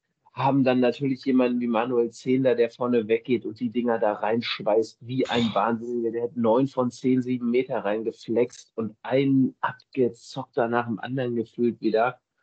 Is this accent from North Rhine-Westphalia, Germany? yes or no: yes; North Rhine-Westphalia, Germany; Ich komme halt aus dem Bergischen. Ne? Also jahrelang im Bergischen Kreis Handball gespielt, meine Jugendzeit dort größtenteils verbracht.